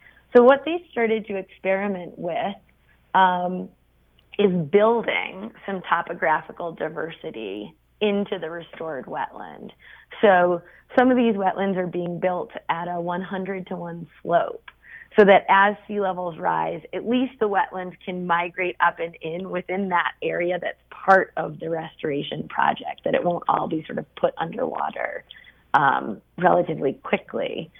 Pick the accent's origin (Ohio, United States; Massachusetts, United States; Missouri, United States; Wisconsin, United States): Massachusetts, United States; Boston; born there; also born or lived in New York; I was born in Boston, but yes, I lived in New York for 7 years.